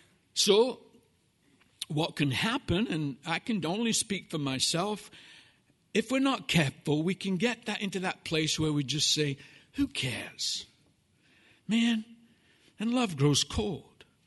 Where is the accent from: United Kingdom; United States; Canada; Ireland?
United Kingdom; You say, you're a Brit. What are you talking about? What do you know? I'm also an American.